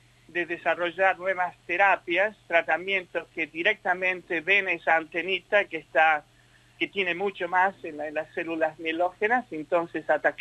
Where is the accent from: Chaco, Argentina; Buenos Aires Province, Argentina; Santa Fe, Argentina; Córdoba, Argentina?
Santa Fe, Argentina; Rosario; moved away as an adult; also born or lived in Brazil / London; now in Melbourne, Australia; Yo ya tengo 64 años. Yo soy argentina de la ciudad de Rosario, y salí en el año 76. Fui a trabajar un par de años a Brasil y después hice medicina en Rosario